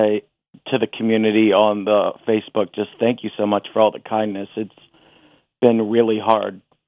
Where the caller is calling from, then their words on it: Rockville, Maryland, United States; from Rockville.